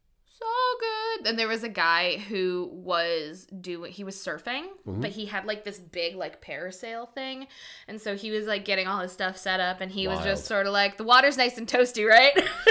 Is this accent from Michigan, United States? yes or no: no; Old Orchard Beach, Maine, United States; But like, because growing up in Old Orchard, like I spent most of my time in the ocean.